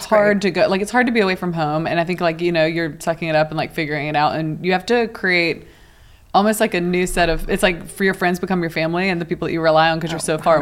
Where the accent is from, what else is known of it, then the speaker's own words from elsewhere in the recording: South Carolina, United States; I'm from South Carolina, but like when I go back, I have to really like take a minute to adjust to the pace